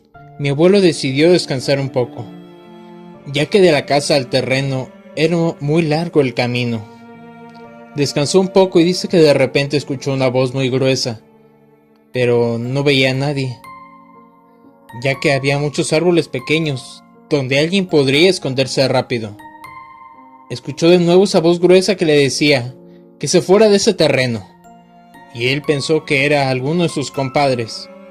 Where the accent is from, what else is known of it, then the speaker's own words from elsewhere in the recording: San Luis Potosí, Mexico; Nosotros somos de San Luis Potosí, en un rancho muy alejado de la ciudad.